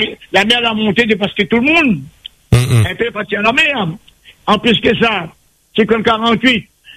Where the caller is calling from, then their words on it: Mayotte; Je suis con de Mayotte.